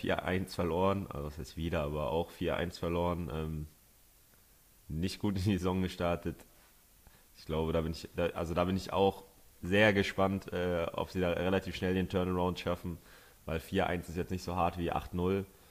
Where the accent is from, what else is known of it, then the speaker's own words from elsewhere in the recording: Northern Germany, Germany; Und dann als Norddeutscher muss man dann ja auch mal für Bremen sein.